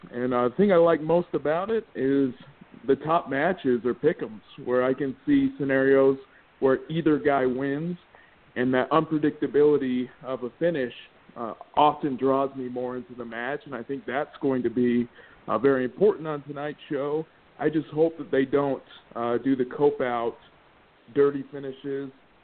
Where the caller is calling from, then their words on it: Utah, United States; from Utah.